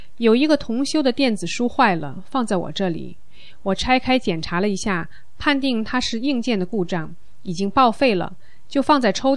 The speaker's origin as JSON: {"language": "Chinese", "region": "Heilongjiang", "country": "China", "said": "我是黑龙江的大法弟子"}